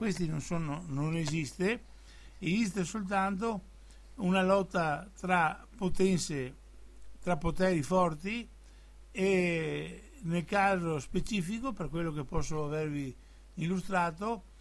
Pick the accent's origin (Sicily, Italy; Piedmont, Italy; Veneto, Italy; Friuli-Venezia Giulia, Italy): Veneto, Italy; Il nostro compito come Veneto Serenissimo Governo, come patrioti veneti, è quello di portare avanti una politica di indipendenza della nostra patria